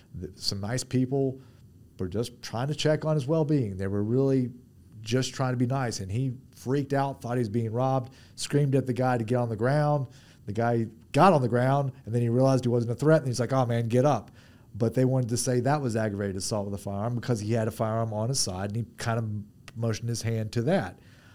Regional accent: Monroe, Louisiana, United States; I grew up in Monroe, Louisiana, where we spend every moment shooting something, chasing something out in the woods.

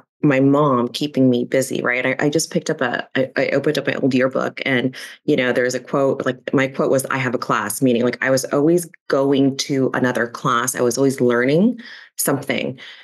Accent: Lincoln Heights, California, United States; In Lincoln Heights, California. And, you know, there's a lot of crime.

